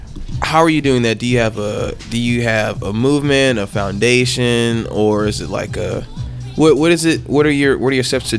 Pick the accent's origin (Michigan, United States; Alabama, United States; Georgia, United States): Georgia, United States; I don't know about Texas. I mean, I'm from Georgia as it is, but Texas.